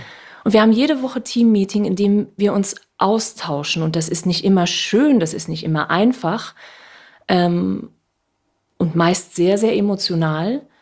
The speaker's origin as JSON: {"language": "German", "region": "Saarland", "country": "Germany", "tie": "born or raised there", "moved": "yes", "lives_now": "Hamburg, Germany", "said": "Denn ich bin vor 11 Jahren nach Hamburg gezogen und hatte ein riesengroßes Problem mit meiner Sprache. Ich bin gebürtige Saarländerin."}